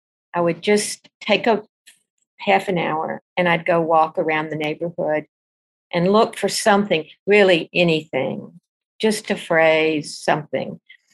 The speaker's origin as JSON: {"language": "English", "town": "Centerville", "region": "Alabama", "country": "United States", "tie": "born or raised there", "also_born_or_lived": "Selma", "said": "I was born in Selma because it was the nearest hospital. So it's a conjunction of being born under segregation and being born in what was still really a very rural place, Alabama."}